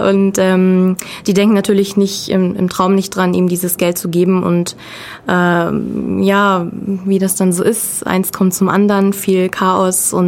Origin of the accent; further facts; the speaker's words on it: Göttingen, Lower Saxony, Germany; Nee, ich komme aus Göttingen.